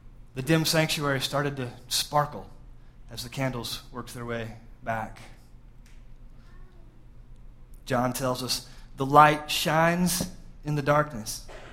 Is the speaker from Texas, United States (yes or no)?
no; Georgia, United States; But I'm from Georgia.